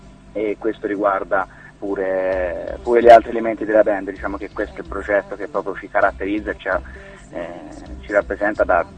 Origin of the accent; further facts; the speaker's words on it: Viareggio, Tuscany, Italy; Siamo di Viareggio, Camaiore, Viareggio. Insomma, Versilia, dai.